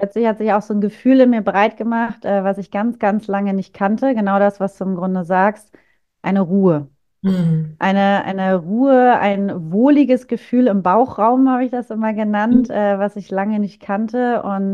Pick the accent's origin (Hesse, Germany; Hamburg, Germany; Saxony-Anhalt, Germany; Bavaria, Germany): Hamburg, Germany; moved away; Ich bin ursprünglich auch aus Hamburg.